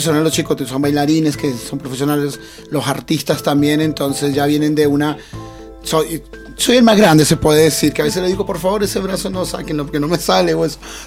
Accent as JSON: {"language": "Spanish", "country": "Colombia", "moved": "yes", "lives_now": "Argentina", "said": "soy de Colombia. Hace 21 años llegué como mochilero acá a la provincia y, bueno, me enamoré y me quedé."}